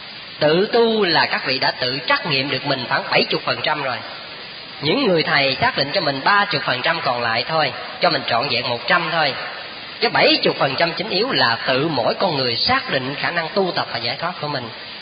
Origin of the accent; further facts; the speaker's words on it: Vĩnh Long, Vietnam; Các vị biết quê tôi ở Vĩnh Long, mình xuất thân từ tổ đình Phước Hậu, là cái chùa của sư cụ Khánh Anh ngày xưa đó.